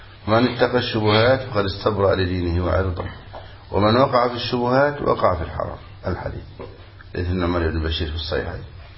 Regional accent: Egypt; وعندنا في مصر

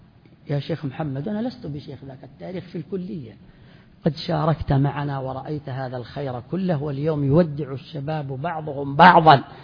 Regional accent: Jazan Province, Saudi Arabia; عندنا في جازان مثل

